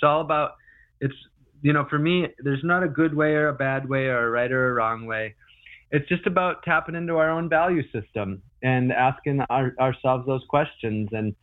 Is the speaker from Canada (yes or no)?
no; Wisconsin, United States; Currently, I live in northern Wisconsin in my hometown, and that's a place I feel a really deep, strong connection